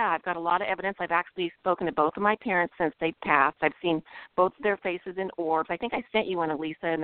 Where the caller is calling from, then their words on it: Yuba City, California, United States; I'm calling from Northern California.